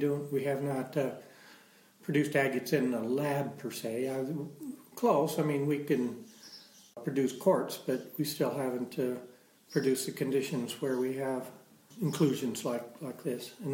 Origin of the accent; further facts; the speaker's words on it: South Dakota, United States; I grew up in the Black Hills, and that's real rich in minerals and of course, fossils in the Badlands